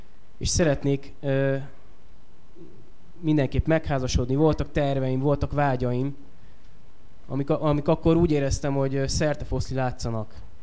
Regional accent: Budafok, Budapest, Hungary; born there; also born or lived in Érd; így költöztünk vissza Budafokra. Én tulajdonképpen Budafokon is születtem már, csak egy kis időre kiköltöztünk a szüleimmel, körülbelül 20 km alá Budapesttől Éldre. Tehát így kerültem vissza Budafokra.

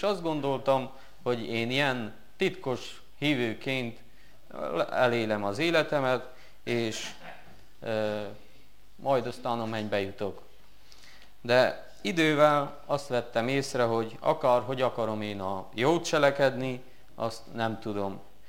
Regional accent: Covasna, Romania; now in Baia Mare, Romania; Kovásznáról jöttem. Amúgy most Nagybányáról, mert ott vagyok, ott folytatom a tanulmányaimat

